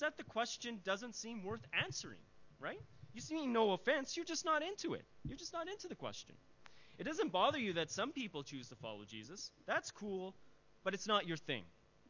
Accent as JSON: {"language": "English", "country": "Canada", "said": "I'm Canadian."}